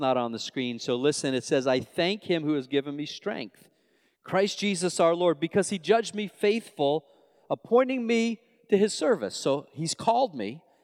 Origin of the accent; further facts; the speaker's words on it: Long Island, New York, United States; accent: New York; I'm from Long Island. What's wrong with that? From Long Island, New York. So I made a decision that I was going to do everything I can to mellow out that New York accent.